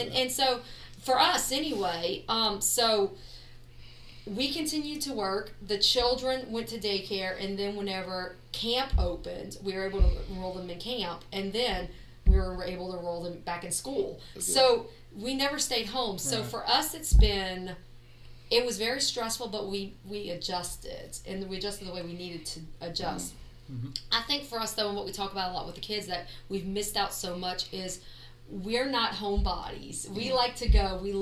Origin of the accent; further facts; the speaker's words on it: Morgan City, Louisiana, United States; I grew up in Morgan City.